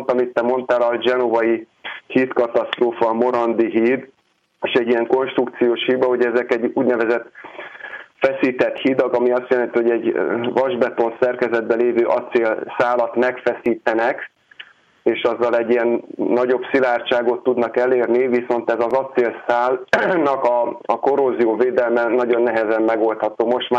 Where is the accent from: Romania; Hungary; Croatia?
Hungary; Budapest; én is ugye Budapesten nőttem fel